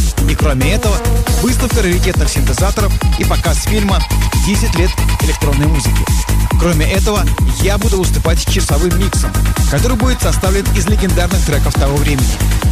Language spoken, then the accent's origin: Russian; Moscow, Russia; в моем родном городе, в Москве.